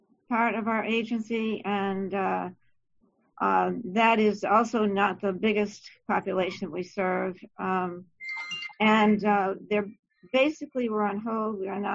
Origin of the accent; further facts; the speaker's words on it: New Hampshire, United States; I'm from New Hampshire, and I am a case manager